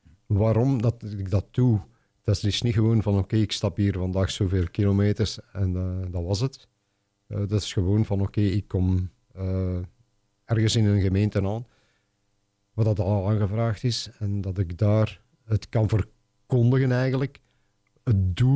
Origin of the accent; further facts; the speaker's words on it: Bruges, Flanders, Belgium; ik ben van Brugge